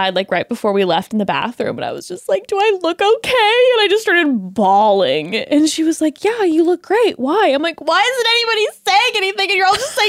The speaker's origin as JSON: {"language": "English", "town": "Palm Springs", "region": "California", "country": "United States", "tie": "born or raised there", "said": "That's my hometown."}